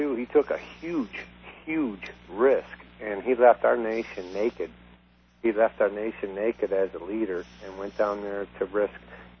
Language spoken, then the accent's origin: English; Detroit, Michigan, United States; I'm from the Detroit area